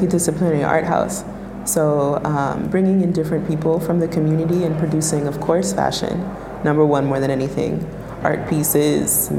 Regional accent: New York, United States; Well, I'm born and raised in New York, so it's interesting like to have the fashion industry and have a bunch of fashion people in your hometown

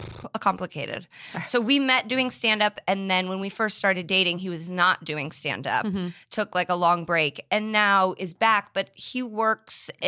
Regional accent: Indianapolis, Indiana, United States; I grew up in Indianapolis, Indiana.

